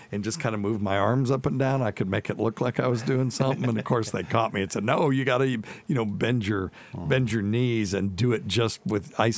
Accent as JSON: {"language": "English", "town": "Cashiers", "region": "North Carolina", "country": "United States", "tie": "born or raised there", "said": "It's right between Asheville and Brevard, which is where I grew up. I mean, I grew up in Cashers, North Carolina."}